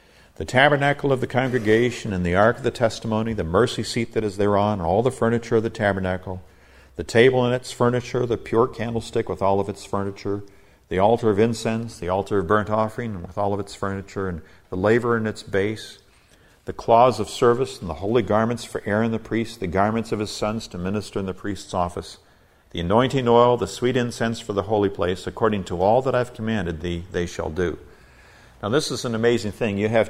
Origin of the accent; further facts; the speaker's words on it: Jos, Plateau, Nigeria; Now, I was raised in Nigeria, West Africa, overseas, and so I grew up around people who had suffered a lot.